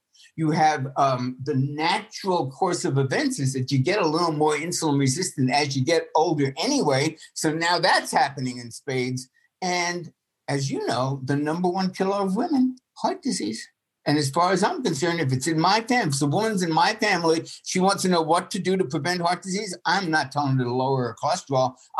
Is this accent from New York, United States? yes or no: yes; New York, United States; I grew up in New York. And if you've ever been in New York, you know the noise level is insane.